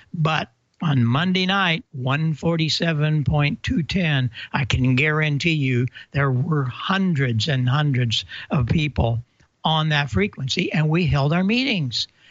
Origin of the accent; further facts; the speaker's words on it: Marissa, Illinois, United States; I came back on the air in 76 in Marissa, Illinois, my hometown.